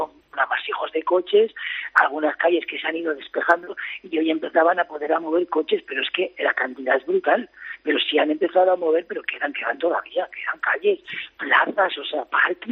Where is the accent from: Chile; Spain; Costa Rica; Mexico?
Spain; Torrent, Valencian Community; a mí me dio mucho un orgullo de mi pueblo, de ser de Torrent, de ser torrentí